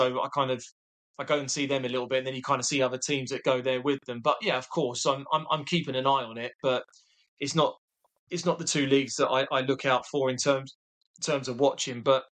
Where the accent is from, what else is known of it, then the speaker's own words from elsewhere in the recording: England, United Kingdom; I'm English. I was born in England.